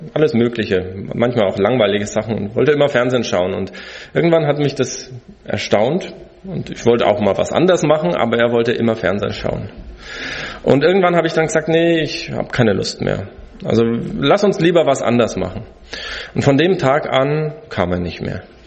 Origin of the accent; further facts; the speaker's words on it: South Brazil, Brazil; ich bin aufgewachsen in Brasilien und meine Eltern waren 10 Jahre, ich war da 7 Jahre davon mit dabei, in einem Indianerreservat von Kaingang-Indianern im Süden von Brasilien. Und als wir hingezogen sind, war ich 11 Jahre alt